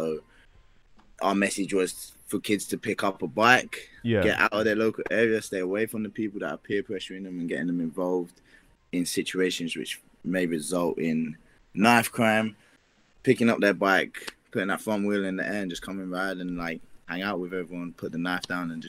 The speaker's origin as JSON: {"language": "English", "region": "London", "country": "United Kingdom", "tie": "born or raised there", "said": "I was born and raised in East London"}